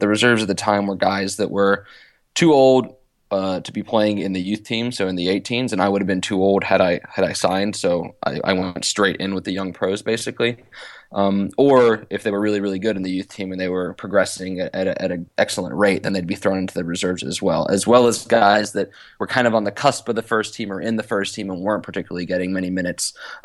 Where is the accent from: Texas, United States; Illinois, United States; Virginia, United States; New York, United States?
Virginia, United States; Roanoke; So I grew up in Roanoke, Virginia, and kind of went through the whole ODP system, playing travel soccer and whatnot.